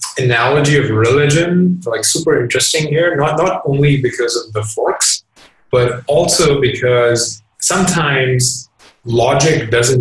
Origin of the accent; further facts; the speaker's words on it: Pakistan; so I grew up in Pakistan, and there were a lot of very religious people around me.